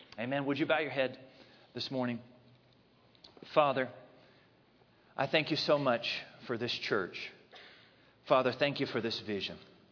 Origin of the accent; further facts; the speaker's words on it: Maryland, United States; When I visit this part of the world and I think about growing up in Maryland, you know, I do miss the meatball subs. I miss the smooth roads.